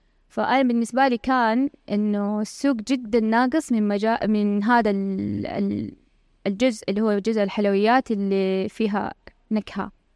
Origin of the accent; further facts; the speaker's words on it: Mecca, Makkah Province, Saudi Arabia; now in Riyadh, Saudi Arabia; طيب انا اول شيء انا من مكه، بداياتي انا ما احسبها ابدا انه من جده، احسبها من مكه